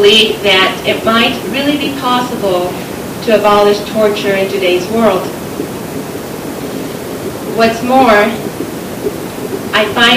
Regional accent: United States; And foolishly, I believed that being an American and a Catholic nun, I would be safe.

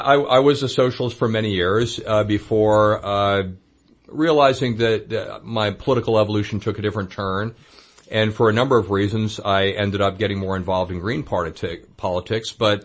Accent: Carbondale, Illinois, United States; City Council in my hometown of Carbondale, Illinois

